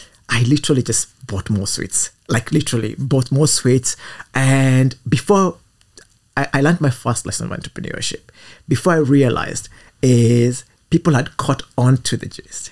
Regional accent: Nairobi, Kenya; moved away as an adult; also born or lived in United Kingdom; because I grew up in Nairobi and I was born in Nairobi. And yeah, I think my first encounter with real cold was when I came to do my studies in the UK.

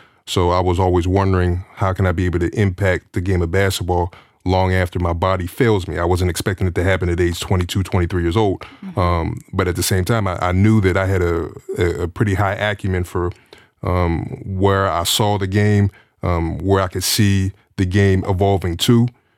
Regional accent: Pittsburgh, Pennsylvania, United States; I grew up in Pittsburgh, Pennsylvania. My father and mother were both educators.

